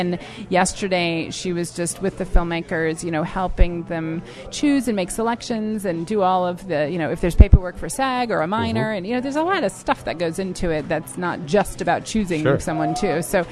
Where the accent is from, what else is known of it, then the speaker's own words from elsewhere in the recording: Blacksburg, Virginia, United States; I am originally from Blacksburg, Virginia. Okay. That's where I grew up.